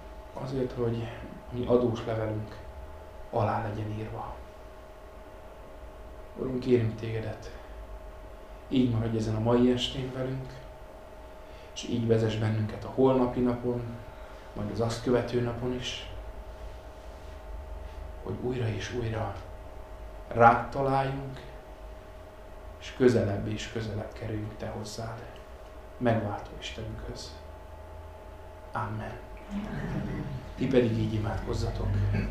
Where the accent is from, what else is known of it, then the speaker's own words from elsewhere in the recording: Berehove, Zakarpattia Oblast, Ukraine; Származásom szerint Kárpátaljáról származom, Beregszászban születtem.